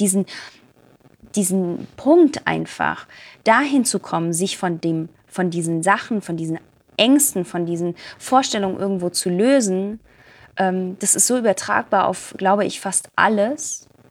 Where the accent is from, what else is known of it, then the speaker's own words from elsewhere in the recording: Baden-Württemberg, Germany; Und ich komme aus dem Schwarzwald, aus der Nähe von Baden-Baden